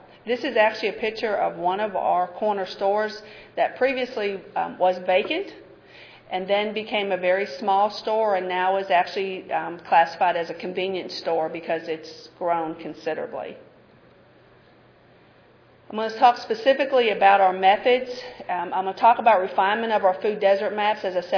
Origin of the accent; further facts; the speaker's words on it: Nashville, Tennessee, United States; accent: Southern; We are a southeastern city. You probably can tell by my accent. We're in the south.